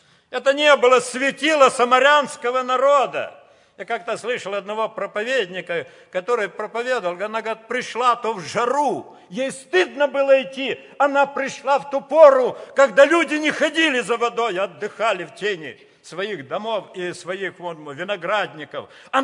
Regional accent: Kazakhstan; born there; Я родился в Казахстане, и я застал то время

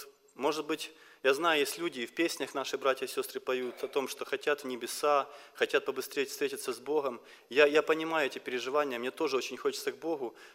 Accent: Kyiv, Ukraine; я приехал из Киева, из Украины, женат, у меня трое деток

